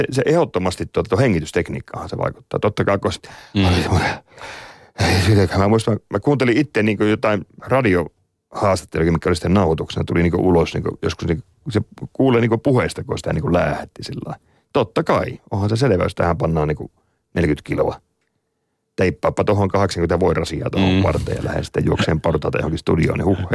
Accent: Heinola, Päijät-Häme, Finland; Menin Heinolaan, siis kotikaupunkini postiin menin.

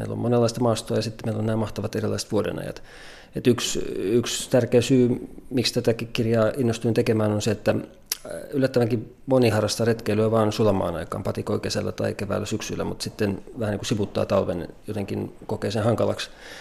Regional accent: Vantaa, Uusimaa, Finland; Mä oon kotoisin täältä Etelä-Suomesta Vantaalla.

